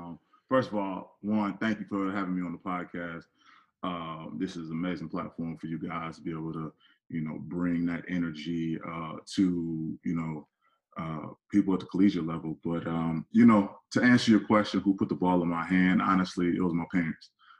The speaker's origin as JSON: {"language": "English", "town": "Joliet", "region": "Illinois", "country": "United States", "tie": "born or raised there", "said": "like I grew up in Joliet, we were the number one team in the state for so long."}